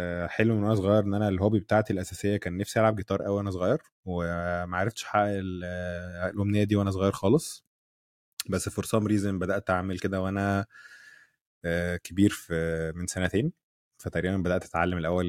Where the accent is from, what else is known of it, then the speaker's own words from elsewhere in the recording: Egypt; انا مصري الاصل، خريج جامعه حلوان